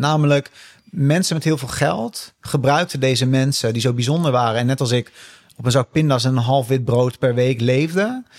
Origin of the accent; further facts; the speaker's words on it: Montfort, Limburg, Netherlands; Samen met Wietske doe ik dit. Wij komen allebei uit Montfort. We kennen elkaar dus al heel lang.